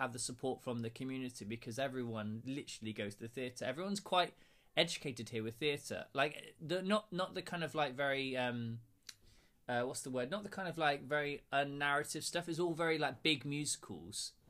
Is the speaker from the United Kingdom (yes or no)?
yes; Plymouth, South West England, United Kingdom; I live in Plymouth. Well, I'm from Plymouth, and we got a big theatre here